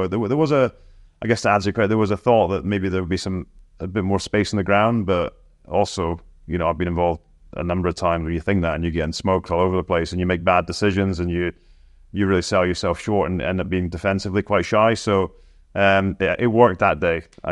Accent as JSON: {"language": "English", "region": "Scotland", "country": "United Kingdom", "said": "it was actually quite cool, not just as a Scotsman to be in a stadium"}